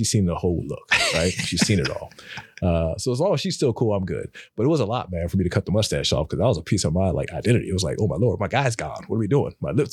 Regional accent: Sacramento, California, United States; born there; Okay, so like I said, I was born in California, Sacramento, right?

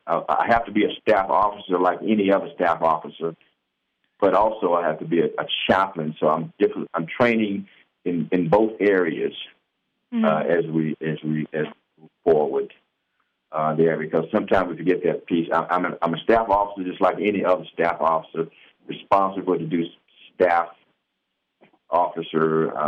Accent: Greensboro, Alabama, United States; put in there that I'm a native of Greensboro, Alabama?

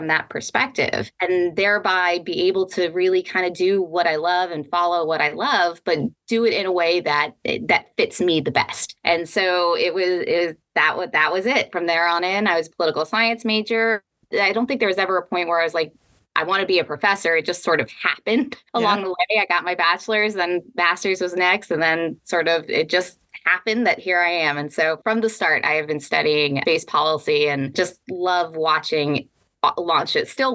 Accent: Florida, United States; I grew up in Florida, one of the rare, you know, actual Floridians born and raised there, and grew up watching space shuttles launch all the time.

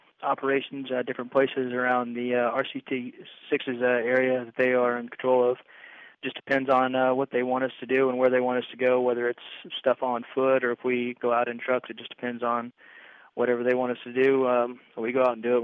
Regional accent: Clay Center, Kansas, United States; moved away as an adult; now in Chesapeake, United States; Originally, until I came in the Marine Corps after I graduated high school, I was from Clay Center, Kansas.

